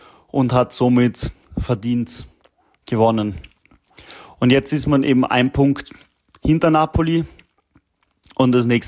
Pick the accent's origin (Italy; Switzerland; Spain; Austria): Austria; Und das freut mich als Österreicher natürlich